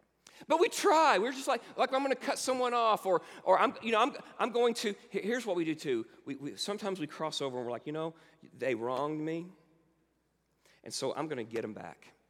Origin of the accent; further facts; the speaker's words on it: Springdale, Arkansas, United States; Well, we're from Springdale, Arkansas, and that's where our home is